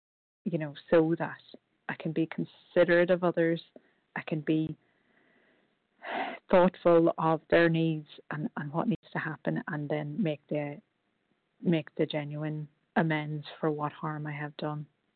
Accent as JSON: {"language": "English", "region": "Northern Ireland", "country": "United Kingdom", "said": "I am from Northern Ireland"}